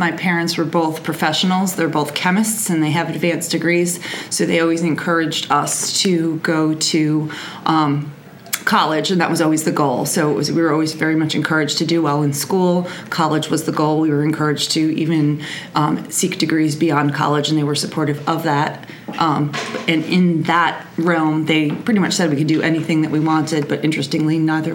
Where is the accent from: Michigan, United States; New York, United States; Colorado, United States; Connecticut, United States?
Connecticut, United States; Newtown; also born or lived in New Jersey; I was actually born in New Jersey, but I moved to Newtown, Connecticut. That one, yes. I was about 9 months old, so New Jersey doesn't really count. So I grew up and lived in Newtown.